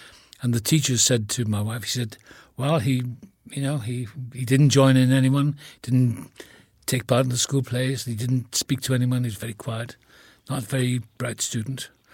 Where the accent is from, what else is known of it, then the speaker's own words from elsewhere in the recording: Wales, United Kingdom; accent: Welsh; Oh, yes, I am Welsh. I've just been back to Wales.